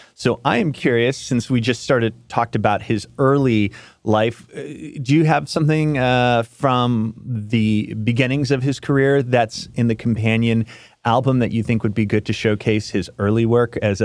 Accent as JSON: {"language": "English", "town": "Chicago", "region": "Illinois", "country": "United States", "tie": "born or raised there", "said": "Cleveland grew up in my hometown and your home of Chicago."}